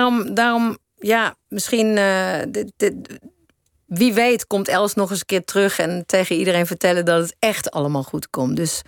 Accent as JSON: {"language": "Dutch", "region": "North Brabant", "country": "Netherlands", "said": "Ik kom zelf uit Brabant."}